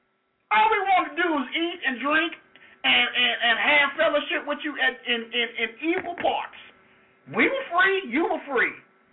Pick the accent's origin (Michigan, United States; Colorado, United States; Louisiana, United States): Louisiana, United States; I'm from Louisiana. I'm a proud Southerner. But you best remember I grew up in the deep part of the South, Louisiana.